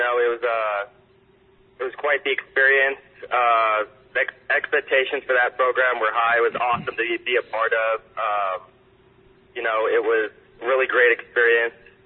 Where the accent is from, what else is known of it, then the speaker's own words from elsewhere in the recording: Las Vegas, Nevada, United States; So I was born in Las Vegas, Nevada. Went to Bishop Gorman High School, grew up, family of five kids